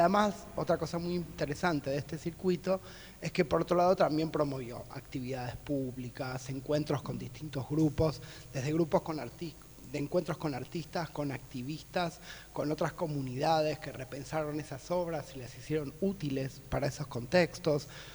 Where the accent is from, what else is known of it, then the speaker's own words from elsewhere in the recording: Buenos Aires, Argentina; como buena porteña